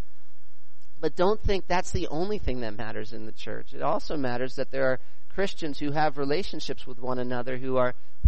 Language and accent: English; United States; I'm American, so we love projects.